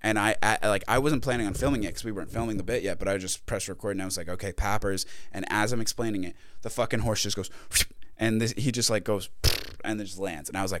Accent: Carlsbad, California, United States; I was in my hometown of Carlsbad with like a group of people.

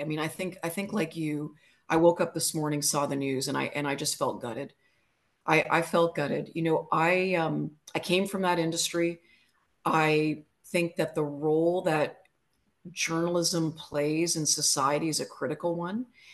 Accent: Hamilton, Ontario, Canada; I remember I'm from Hamilton

